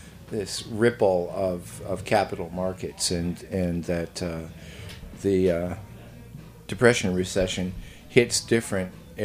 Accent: Chicago, Illinois, United States; born there; And I said, I was born in Chicago, Illinois.

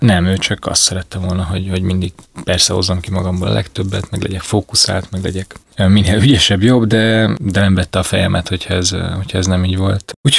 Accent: Budapest, Hungary; a második kerületben nőttem fel

